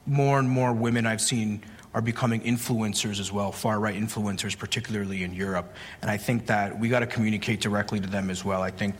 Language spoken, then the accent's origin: English; Canada; I mean, I think the welfare state where I grew up in Canada was interesting